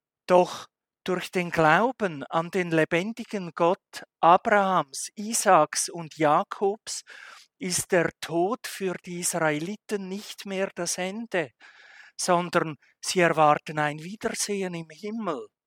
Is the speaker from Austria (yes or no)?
no; Switzerland; Nun, ich als Schweizer frage euch